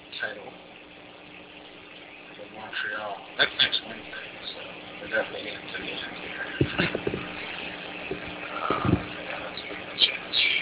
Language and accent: English; Boston, Massachusetts, United States; now in New Hampshire, United States; You're a Boston guy like me. I grew up in Dorchester.